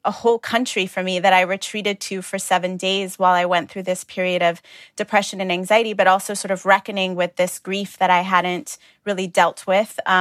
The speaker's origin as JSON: {"language": "English", "country": "Tanzania", "tie": "born there", "also_born_or_lived": "Italy / East Africa", "said": "I was born in Tanzania. My father was from Ghana. My mother is Armenian-American."}